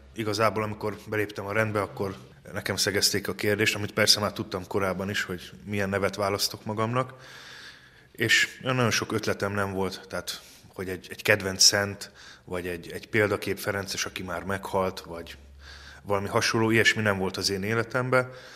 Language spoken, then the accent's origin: Hungarian; Budapest, Hungary; Pasaréti illetőségű vagyok. Ez azt jelenti, hogy egy ferences plébánián nőttem föl kisgyerekkorom óta.